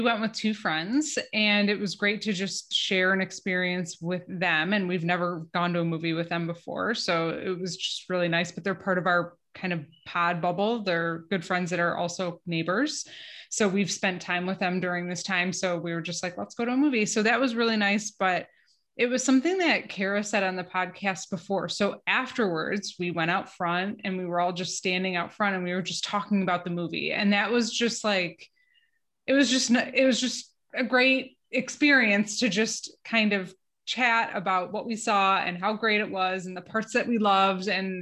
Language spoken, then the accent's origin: English; Royal Oak, Michigan, United States; Imagine Royal Oak, which is in my hometown, and they did a phenomenal job and the staff was incredible.